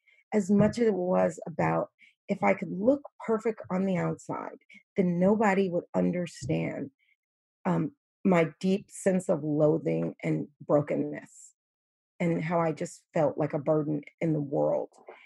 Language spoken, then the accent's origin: English; New York, United States; I remember living in New York. I have my own apartment. I'm from New York.